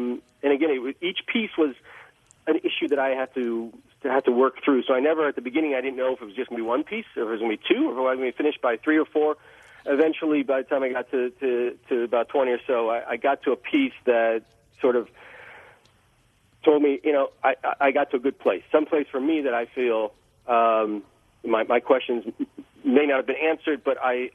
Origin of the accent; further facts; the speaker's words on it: Los Angeles, California, United States; I grew up in Los Angeles in the late 60s and 70s. It was an idyllic way to grow up, you know, and here's one generation removed from the Holocaust.